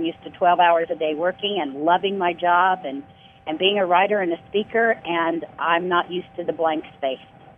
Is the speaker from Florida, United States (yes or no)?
yes; Florida, United States; from Florida.